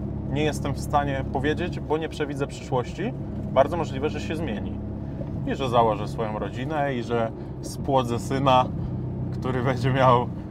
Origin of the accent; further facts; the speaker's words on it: Kraków, Lesser Poland, Poland; W samym centrum. 16 lat mieszkałem na ulicy Krupniczej, Teatr Bagatela, więc nie osiedle. Później się wychowywałem na osiedlu Czasy Młodzieńcze, to jest osiedle kombatantów Kraków, Mistrzejowice, Nowa Huta.